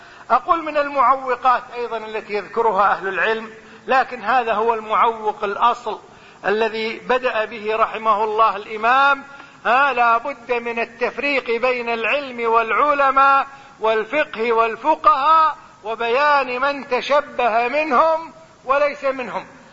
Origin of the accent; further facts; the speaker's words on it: Kuwait; وهو عندنا في الكويت، وفي الكويت ما شاء الله رؤوس كثيرة جدا